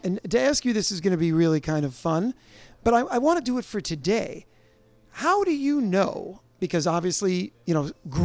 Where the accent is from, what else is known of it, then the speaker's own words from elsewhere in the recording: United Kingdom; As a Brit, coffee versus... You see, I'm going backwards into this. Coffee versus tea.